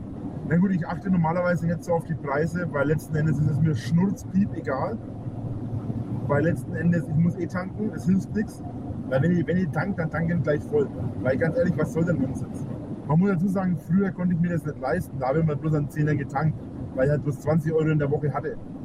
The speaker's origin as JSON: {"language": "German", "country": "Germany", "said": "Für uns als Deutsche 220 so, gähnt da, hockt nebendran, gähnt."}